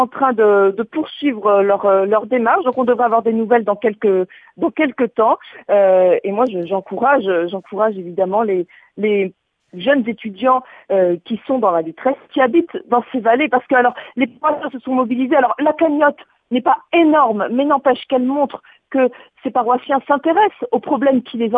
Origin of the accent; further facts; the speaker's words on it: Occitanie, France; chez nous en Bigorre, il y en a de la neige, il y en a en quantité sur nos montagnes